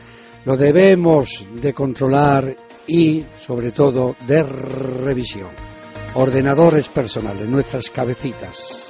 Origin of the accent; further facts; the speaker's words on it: Extremadura, Spain; yo soy de Navalmoral de la Mata, Navalmoral de la Mata. ¡Qué gracia! Y es que los extremeños, queridos míos, somos muy salados.